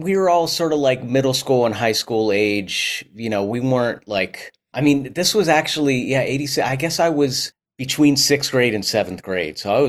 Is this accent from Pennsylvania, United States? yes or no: yes; Pittsburgh, Pennsylvania, United States; Well, so I grew up in Pittsburgh, and I was really lucky to be able to go to performing arts schools